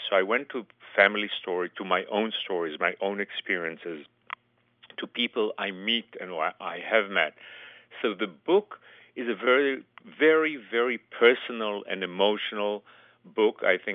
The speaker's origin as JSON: {"language": "English", "country": "Israel", "tie": "born or raised there", "second_language": "English", "said": "as you can hear from my accent, I'm totally an Israeli. I was not born in this country or elsewhere. I was born and raised there."}